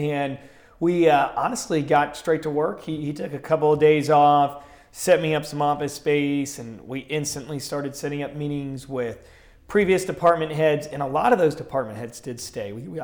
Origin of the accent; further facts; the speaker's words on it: Terre Haute, Indiana, United States; So I was born and raised in Terre Haute, Indiana, the son of immigrants.